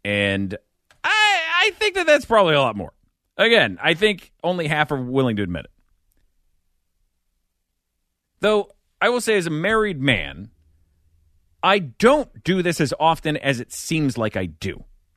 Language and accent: English; Midwest, United States; yeah, I grew up in the Midwest. We weren't getting shrimp.